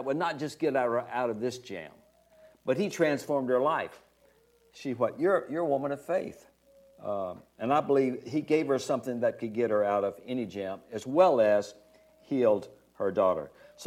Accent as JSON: {"language": "English", "town": "Montgomery", "region": "Alabama", "country": "United States", "tie": "born or raised there", "said": "And I was raised in Montgomery, Alabama, our high school."}